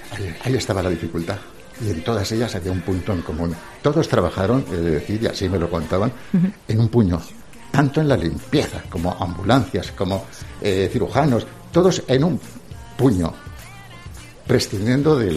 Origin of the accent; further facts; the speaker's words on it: Albacete, Castilla-La Mancha, Spain; me desplacé a mi ciudad natal, que era Albacete